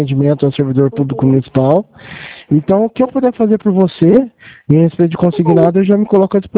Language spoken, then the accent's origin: Portuguese; Franca, São Paulo, Brazil; Eu sou daqui de Franca.